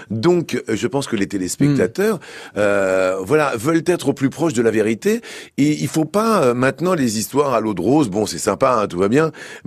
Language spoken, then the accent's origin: French; Toulouse, Occitanie, France; Alors moi qui suis toulousain de 100%